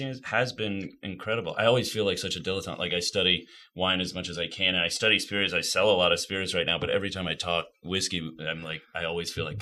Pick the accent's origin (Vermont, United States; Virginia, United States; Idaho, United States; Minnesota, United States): Vermont, United States; So Felipe, our chef, and I went up to Vermont. It's my home state. So it was like going home a little bit to play and support the local guys.